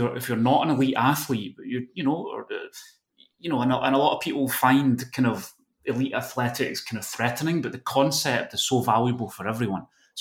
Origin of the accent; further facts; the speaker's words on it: Scotland, United Kingdom; accent: Scottish; also born or lived in Basque Country; now in Spain; I've been living in Spain, Rupi, for over almost actually 20 years. And so I've lost all my Scottish accent, as you can hear, right?